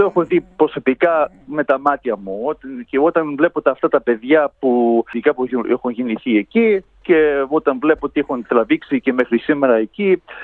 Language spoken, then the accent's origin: Greek; Australia; ότι είμαι Αυστραλός